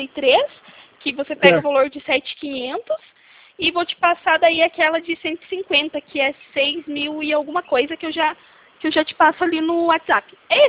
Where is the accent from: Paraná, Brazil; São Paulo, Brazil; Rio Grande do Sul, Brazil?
Paraná, Brazil; Guarapuava; Sou de Guarapuava, isso.